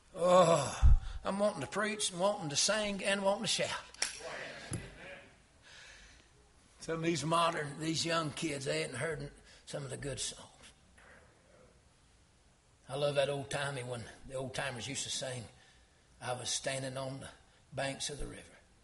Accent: Missouri, United States; also born or lived in Georgia; My daddy pastored in Missouri. We're from Georgia. Clarify. Dad pastored in Missouri, and I was a little boy. In the middle, it was the 70s, but we lived in the 50s.

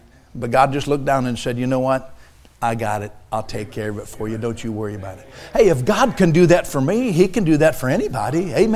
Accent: Michigan, United States; And I said, no, ma'am, I'm from Michigan. I'm heading to Kansas.

